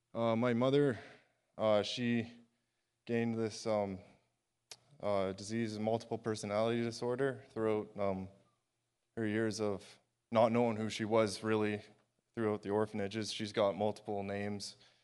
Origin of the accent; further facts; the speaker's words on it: Sumas Mountain, British Columbia, Canada; I am 27 years old. I was born and raised in Sumas Mountain, British Columbia, a little native reserve down there on the mountain.